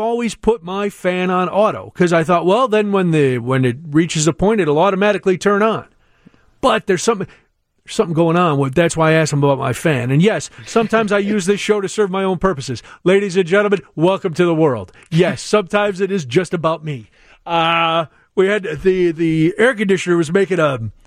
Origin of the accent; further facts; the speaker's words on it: Ireland; Well, I'm going to follow the green one because I'm Irish.